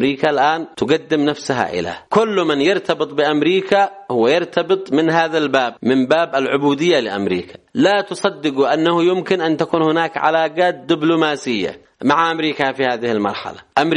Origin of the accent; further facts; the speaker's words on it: Yemen; كثير من العلماء حتى هنا عندنا في اليمن يودون أن بإمكانهم أن يبينوا